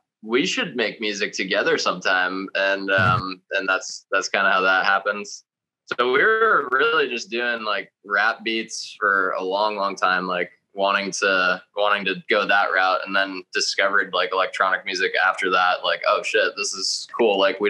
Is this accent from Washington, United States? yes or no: no; Florida, United States; We're from Palm Beach County, Florida, hour and a half north of Miami, where it's really not like a music scene at all.